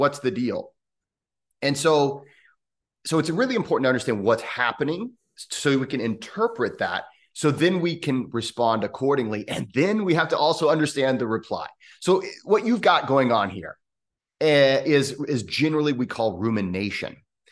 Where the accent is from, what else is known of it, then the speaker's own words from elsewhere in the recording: United States; accent: American English; I'm an English professor. Like, I'm really good at this one language. And it's American English.